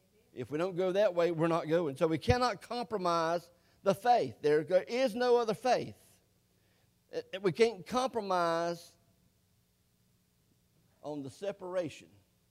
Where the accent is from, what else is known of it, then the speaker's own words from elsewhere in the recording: North Carolina, United States; He said, where are you from? I said, from Eastern North Carolina.